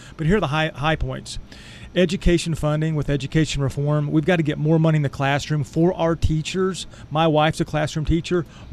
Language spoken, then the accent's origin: English; Oklahoma, United States; My hometown of Vena, you're preaching the choir.